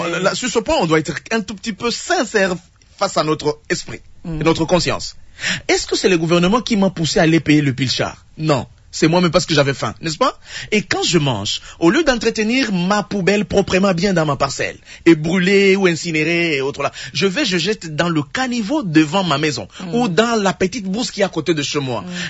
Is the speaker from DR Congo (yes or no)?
yes; Kongolo, Tanganyika, DR Congo; Quand vous allez à Congolo, chez nous, en Mboulula, on mange l'encola.